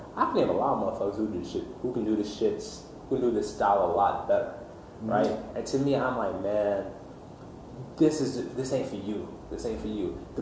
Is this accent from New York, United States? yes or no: yes; New York, United States; So listen, I'm from New York, B. That boom bap shit is what I grew up on.